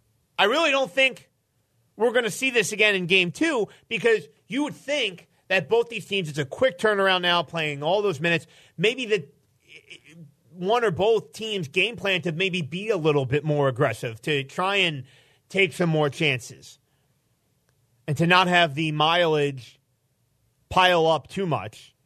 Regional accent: New Jersey, United States; It was an easy drive for me growing up in South Jersey, 2-hour drive down to Baltimore.

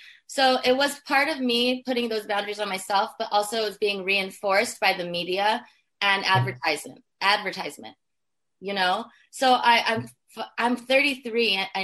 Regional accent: California, United States; It's like, why wouldn't I? I'm from California.

